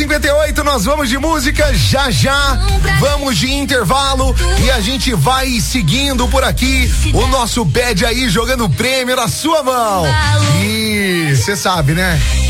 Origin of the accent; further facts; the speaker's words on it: Itajubá, Minas Gerais, Brazil; sou de Itajubá